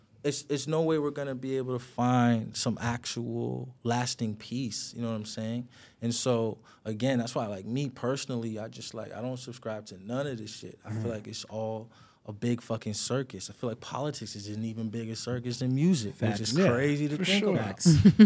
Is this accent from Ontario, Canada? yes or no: yes; Toronto, Ontario, Canada; I'm an artist from Toronto